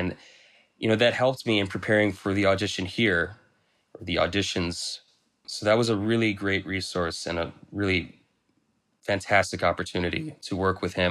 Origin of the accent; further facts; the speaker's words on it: Marshall, Minnesota, United States; I grew up in Marshall, Minnesota, smaller town